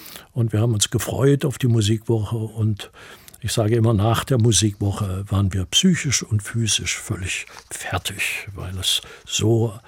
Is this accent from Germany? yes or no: yes; Staufen, Baden-Württemberg, Germany; Ich komme ja aus Staufen und bin dort aufgewachsen und lebe jetzt auch wieder dort